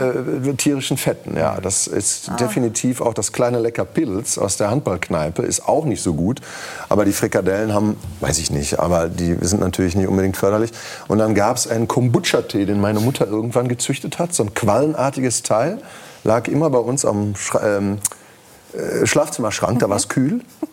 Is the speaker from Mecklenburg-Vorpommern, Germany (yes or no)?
no; Herdecke, North Rhine-Westphalia, Germany; also born or lived in Hagen; Ja, geboren bin ich in Hagen, aber das lag, aber um ehrlich zu sein, nur daran, dass es damals das Herdecker Krankenhaus noch nicht gab. Das war kurz vor der Vollendung. Aber ich bin in Herdecke aufgewachsen, genau.